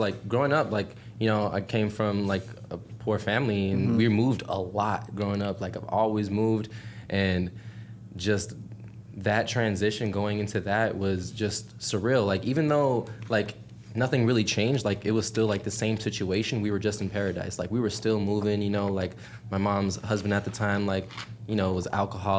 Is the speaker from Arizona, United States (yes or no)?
yes; Arizona, United States; also born or lived in Hawaii; Originally from Arizona.